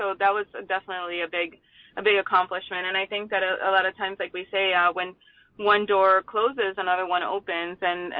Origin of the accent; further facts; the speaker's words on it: Puerto Rico; And I grew up in Puerto Rico